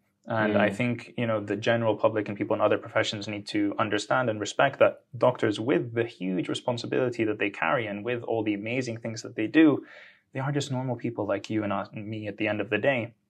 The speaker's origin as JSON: {"language": "English", "country": "Greece", "tie": "born or raised there", "said": "in Greece where I grew up and in the Arab world where I'm from"}